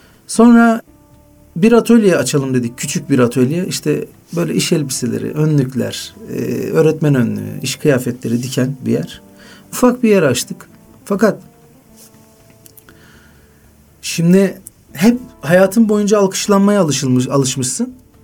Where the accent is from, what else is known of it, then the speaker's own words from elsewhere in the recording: İzmit, Kocaeli, Turkey; İzmit'te ben doğdum. Yani daha doğrusu Ispartalıyım aslen, Keçiborluluyum. Ve anne baba İzmit'e yerleşiyorlar. Ben orada doğdum.